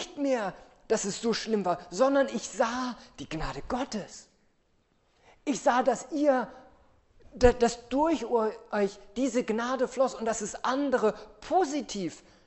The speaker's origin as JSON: {"language": "German", "region": "Hamburg", "country": "Germany", "said": "ich komme selber aus Hamburg, auch eine Großstadt."}